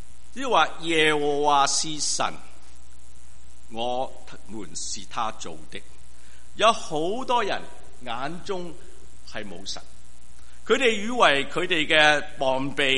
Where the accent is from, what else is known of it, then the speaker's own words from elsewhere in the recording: Australia; 我喺澳洲长大，澳洲我哋好多羊嗰度。